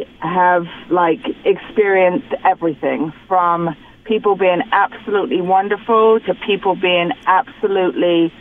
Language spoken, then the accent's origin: English; England, United Kingdom; now in United States; I grew up in England